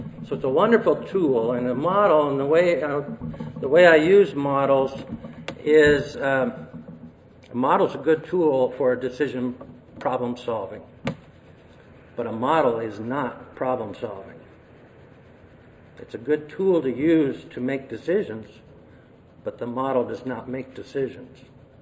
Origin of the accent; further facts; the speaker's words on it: Boone, Iowa, United States; born there; I was born in Boone, Iowa, but no, that's not really the reason I picked those.